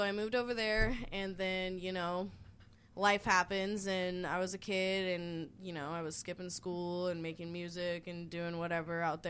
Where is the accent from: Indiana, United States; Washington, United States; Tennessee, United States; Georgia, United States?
Washington, United States; Spokane; also born or lived in Seattle; And, I moved back and forth from West Seattle to Spokane my whole life.